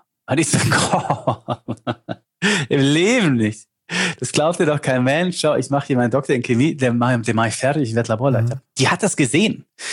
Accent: Lindau, Bavaria, Germany; accent: Swabian; Ich schwätze nur Schwäbisch, ich bin der Bayer, aber wir schwätzen auch, weil aus Lindau.

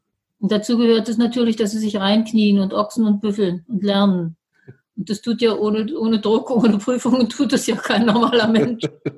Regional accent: Frauenfeld, Thurgau, Switzerland; Also ich komme aus dem Raum Frauenfeld

